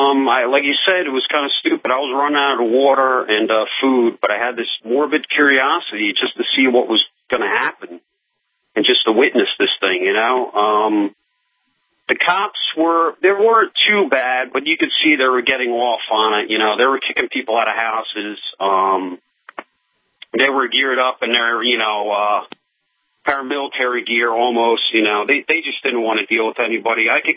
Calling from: New Jersey, United States; I'm actually up in northern New Jersey now. I evacuated Long Beach Island yesterday.

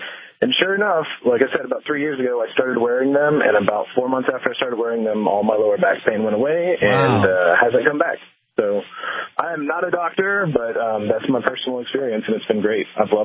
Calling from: Foley, Alabama, United States; So right now I'm calling you from Foley, Alabama, which is about 30 miles or so from Mobile, Alabama.

